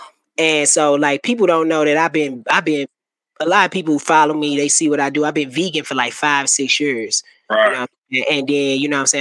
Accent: St. Louis, Missouri, United States; I'm from St. Louis, Missouri, you know what I'm saying? And we grew up in hip-hop, doing music

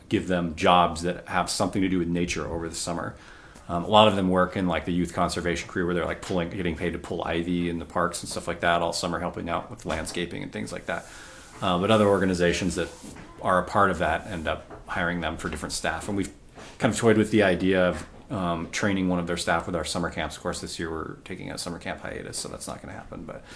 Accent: United States; I'm so white. I'm so ignorant. I'm white American middle class. I grew up in this, in the Shire, essentially.

